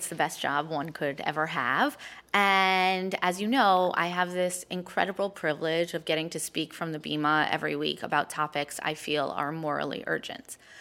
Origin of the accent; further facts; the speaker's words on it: New York, United States; A lot of that is because I'm a New Yorker. So in New York, I have this huge, amazing opportunity to be exposed to Jews that are like me and Jews that are not like me.